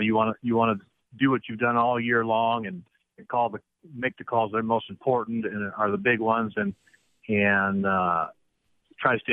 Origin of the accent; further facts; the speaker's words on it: Des Moines, Iowa, United States; I'm from Des Moines.